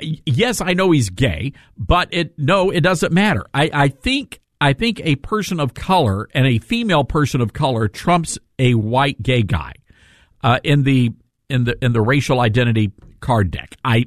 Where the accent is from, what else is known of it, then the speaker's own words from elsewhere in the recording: Germantown, Tennessee, United States; I was over at the Germantown Pharmacy, mm-hmm. which is my hometown pharmacy.